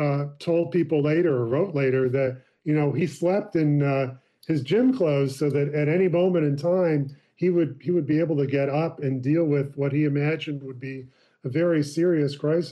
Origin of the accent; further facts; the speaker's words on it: United States; I guess I'm an American